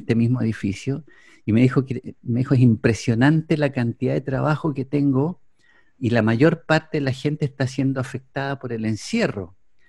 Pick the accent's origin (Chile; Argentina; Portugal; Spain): Chile; para mí me afectó mucho porque yo soy chileno.